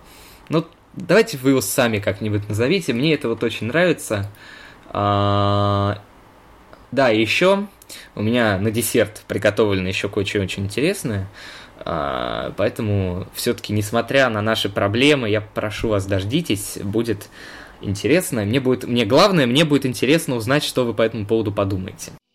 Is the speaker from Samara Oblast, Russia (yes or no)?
no; Moscow, Russia; Но поскольку я москвич